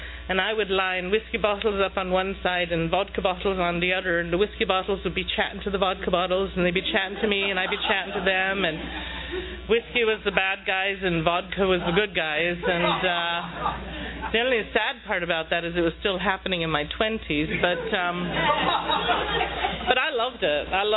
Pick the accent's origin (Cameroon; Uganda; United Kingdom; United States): United Kingdom; London; I was born in London, that'll save you wondering. I grew up in a pub. My grandparents own the pub